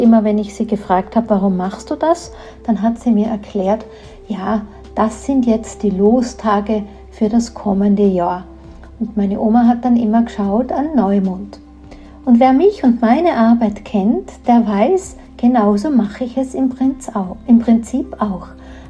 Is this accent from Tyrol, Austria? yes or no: yes; Tyrol, Austria; Also hinhören, sagt man losen bei uns in Tirol.